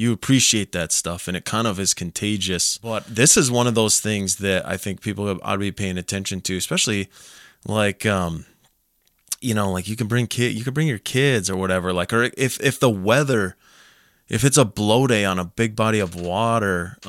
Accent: Minnesota, United States; I grew up in Minnesota

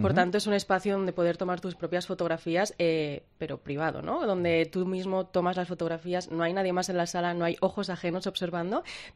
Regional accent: Zaragoza, Aragon, Spain; now in Barcelona, Spain; Y además yo soy de Zaragoza y de repente llegas a una ciudad nueva

